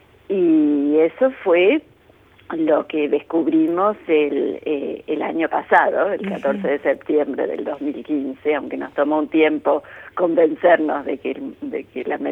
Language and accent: Spanish; Córdoba, Argentina; moved away as an adult; now in United States; Sí, nací, crecí en Córdoba, fui a la Universidad de Córdoba antes de mudarme a Estados Unidos.